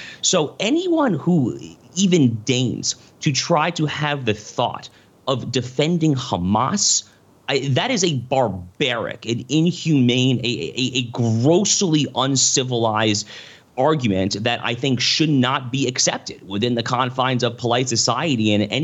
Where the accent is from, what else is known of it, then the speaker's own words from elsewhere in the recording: United States; it's not my government, obviously, I'm an American